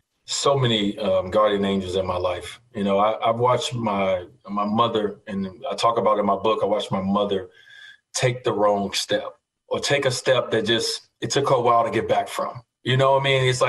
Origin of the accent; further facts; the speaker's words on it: Chicago, Illinois, United States; to be able to grow up in Chicago and be able to tune in to WGN News and to be able to watch my favorite player night in and night out